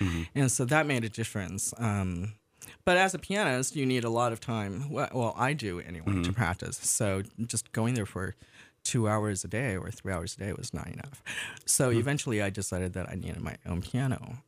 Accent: Taiwan; I grew up in Taiwan playing a Royal Upright from England.

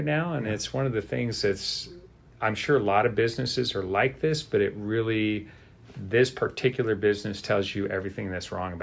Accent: Richmond, Virginia, United States; born there; But actually, I was born in Richmond, Virginia.

